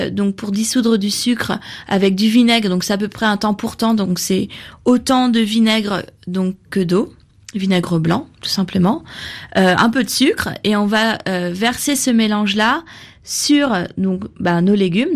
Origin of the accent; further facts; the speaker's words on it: Gujarat, India; Moi, je suis originaire du Nord, plutôt de l'Inde, donc du Gujarat.